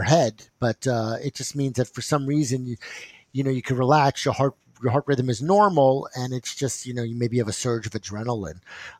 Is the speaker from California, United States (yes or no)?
no; New Jersey, United States; Hey, I'm from New Jersey.